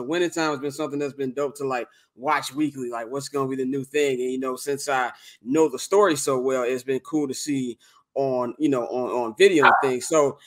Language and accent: English; Chicago, Illinois, United States; Like outside of Michael Jordan, obviously I'm from Chicago